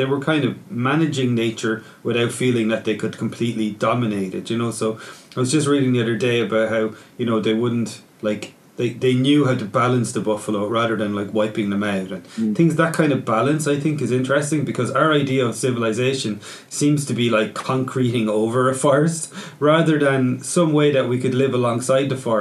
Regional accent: Kilkenny, Leinster, Ireland; Ross and I grew up here in Kilkenny.

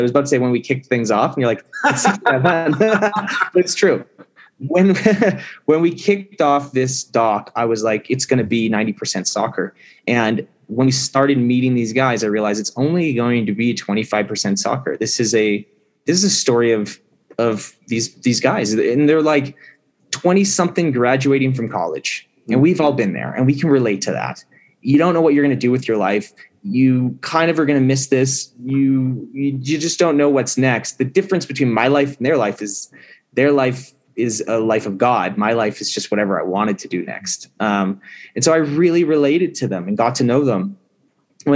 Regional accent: Canada; I'm in the US right now. I'm in New Mexico right now filming, but my fiance is Canadian and I'm Canadian. And so we moved back during the pandemic. We're in Mississauga.

